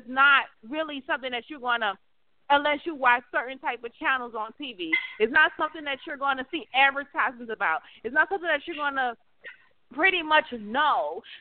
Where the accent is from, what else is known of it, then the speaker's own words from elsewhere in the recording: Texas, United States; I'm from Texas, and I know about it.